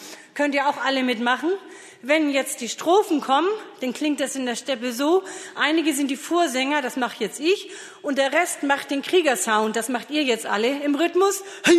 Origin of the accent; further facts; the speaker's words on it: Schleswig-Holstein, Germany; ich bin ja kein Schwab, ich bin ein Schleswig-Holsteiner, die sind eigentlich wortkarg und verschlossen, ich bin ein kleines Gegenteil.